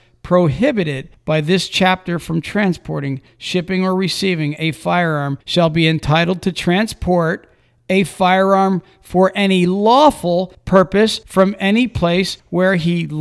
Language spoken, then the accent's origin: English; Georgia, United States; If I got a license for it in my home state, which is Georgia, is that going to be valid in other states?